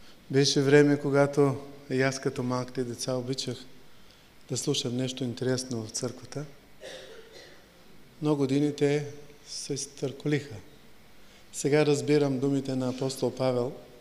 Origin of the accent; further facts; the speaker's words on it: Tutrakan, Silistra Province, Bulgaria; also born or lived in Gabrovo; Родил съм се в Габрово. 7 часа в събота. Така че имам рожден ден, а не рожден на нощ. Раснах в Тутракан. Учих в Силистра. Карах казарма в Ямбол. Аз ожених в Сливен.